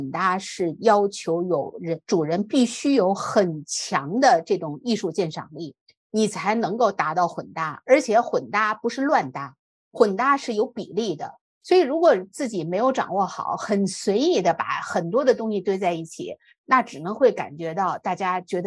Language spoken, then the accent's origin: Chinese; China; 但是我们作为中国人来讲呢，这个是我们生活当中不能回避的事情